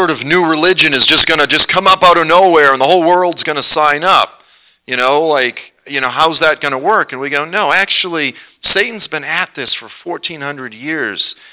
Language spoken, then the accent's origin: English; Cape Cod, Massachusetts, United States; now in Kentucky, United States; growing up in Cape Cod, we always had the saying, red sky at night, sailor's delight, red sky at morning, sailor's warning